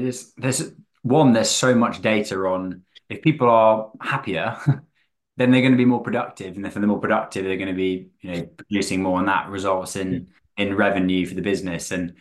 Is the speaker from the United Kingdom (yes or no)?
yes; South West England, United Kingdom; I grew up in Wiltshire, the youngest of five kids.